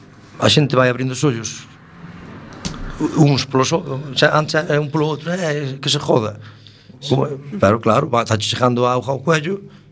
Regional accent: Malpica, Galicia, Spain; porque ando no mar, son de Malpica, é vivo o mar, sabes?

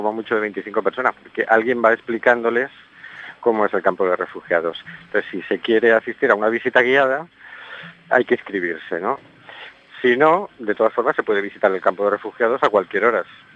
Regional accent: Valencia, Valencian Community, Spain; born there; now in A Coruña, Spain; yo nací en Valencia, hijo de un manchego y de una vasca. Así que de alguna forma ya desde pequeñito viví lo que es el desarraigo y tenía esa sensibilidad latente. Luego cuando vine a vivir a Coruña, llevo aquí más de casi 30 años

